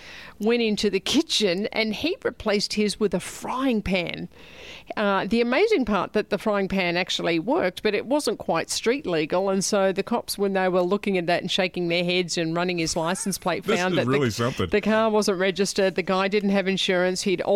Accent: Australia; Louis, absolutely, it happened in my home country of Australia.

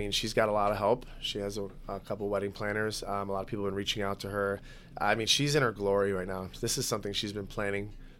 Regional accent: Midwest, United States; I'm from the Midwest. We're not elaborate.

